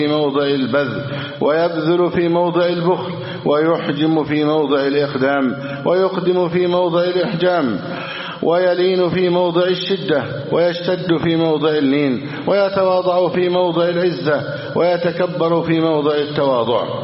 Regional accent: Egypt; اللهم احفظ بلدنا مصر أمنا أمانا

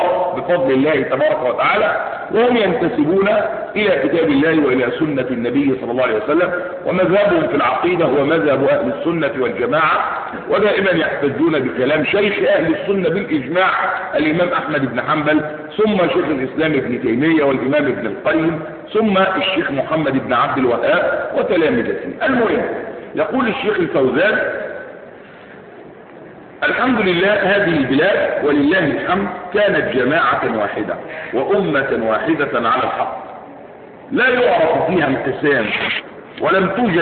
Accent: Egypt; إحنا مصريين أه

